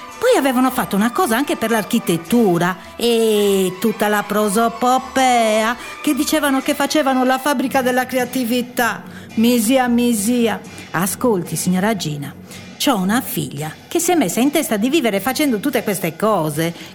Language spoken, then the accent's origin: Italian; San Sperate, Sardinia, Italy; Io ho abitato in un paese dove i portoni erano sempre aperti. Io sono di San Sperate e soffro all'idea di chiudere del chiuso.